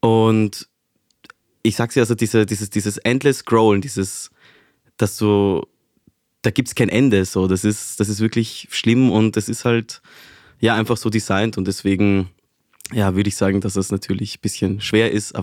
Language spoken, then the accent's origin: German; Venezuela; Also ich komme ursprünglich aus Venezuela